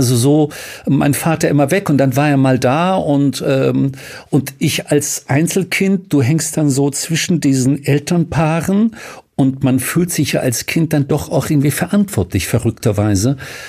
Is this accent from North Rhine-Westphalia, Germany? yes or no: no; Bavaria, Germany; ich bin ja Bayer